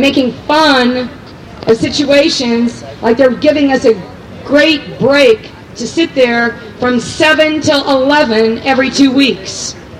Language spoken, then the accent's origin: English; Michigan, United States; now in Santa Cruz, United States; Many of us here are from other places. I'm not even born here. I'm from Michigan.